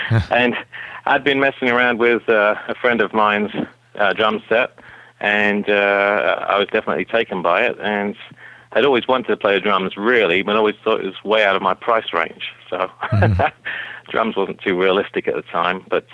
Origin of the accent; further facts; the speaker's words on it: Portsmouth, South East England, United Kingdom; now in Detroit, United States; coming from my hometown of Portsmouth, England, to Detroit